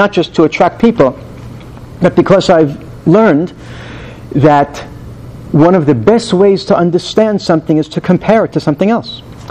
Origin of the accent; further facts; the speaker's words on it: United States; we all know a little bit about because we grew up in America